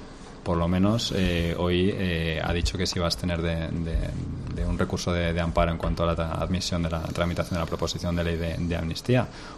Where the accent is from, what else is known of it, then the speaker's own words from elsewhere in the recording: Cantabria, Spain; yo soy de Cantabria